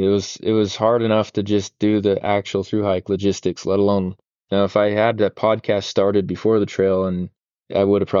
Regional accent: Wellsville, Utah, United States; now in Sisters, United States; She's from my hometown of Wellsville, Utah

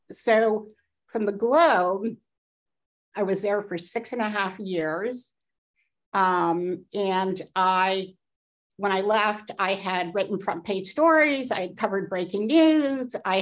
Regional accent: Vermont, United States; moved away as an adult; I went screaming from the dairy farm that I grew up on in Southern Vermont at age 18.

